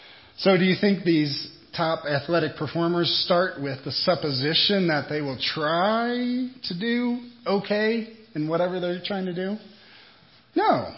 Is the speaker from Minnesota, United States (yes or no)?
no; Ohio, United States; accent: Ohio; So my Ohio accent, maybe I'll just keep it nice and even-tempered and everything.